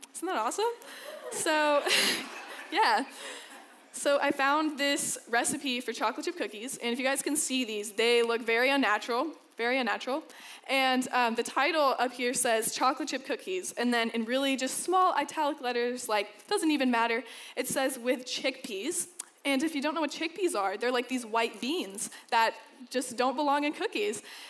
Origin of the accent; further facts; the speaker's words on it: the South, United States; So growing up in the South, it's pretty likely that you're going to find a church on just about every street.